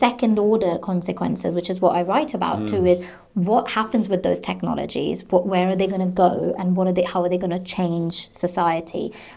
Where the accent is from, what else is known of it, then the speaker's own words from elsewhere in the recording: India; And as I said, I didn't grow up here. I grew up in a very different, I grew up in India.